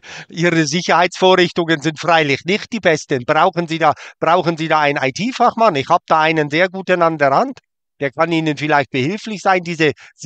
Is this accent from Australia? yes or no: no; Switzerland; Das passiert mir als Schweizer eigentlich eher seltener